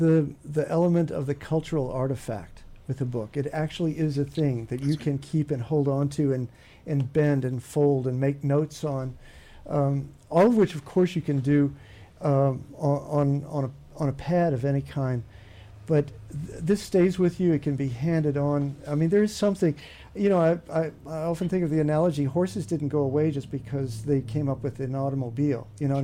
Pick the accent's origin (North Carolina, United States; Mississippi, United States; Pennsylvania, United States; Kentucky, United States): Kentucky, United States; I'm sorry, I'm from Kentucky. That's why I keep saying you all.